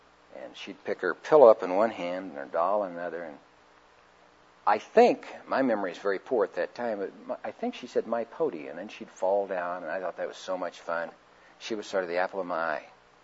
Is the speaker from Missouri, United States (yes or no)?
yes; Missouri, United States; also born or lived in St. Louis; I was born in St. Louis, Missouri. My parents having very little. Because they were broke, they moved down to a town in southeast Missouri and then up to a little town by the name of Noblick, Missouri, a town of 100 population